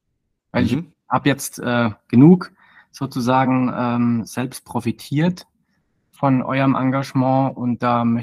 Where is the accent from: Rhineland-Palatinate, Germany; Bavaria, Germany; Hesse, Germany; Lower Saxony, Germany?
Rhineland-Palatinate, Germany; accent: Palatinate; Und ich komme aus der schönen Pfalz in Südwestdeutschland, wie man wahrscheinlich unschwer an meinem Akzent erkennen wird.